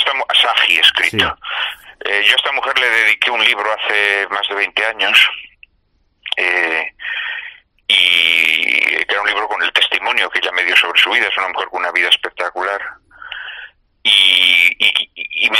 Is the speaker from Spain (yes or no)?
yes; Zamora, Castile and León, Spain; also born or lived in Barakaldo; mi padre encontró trabajo en Zamora y volvieron a Zamora, de donde ambos son. Y claro, pues yo soy zamorano, ¿no? Aunque nacido en Baracaldo, me nacieron en Baracaldo, digámoslo así, ¿no? Pero bueno, toda mi infancia, toda mi juventud la he pasado en Castilla, en Zamora fundamentalmente.